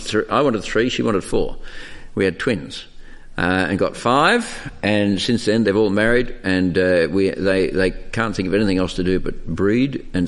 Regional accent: Bellevue Hill, New South Wales, Australia; I grew up in Bellevue Hill, looking down at Bondi.

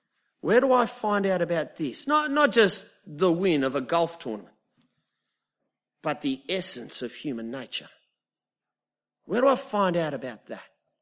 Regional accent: Australia; He's Australian, I'm Australian

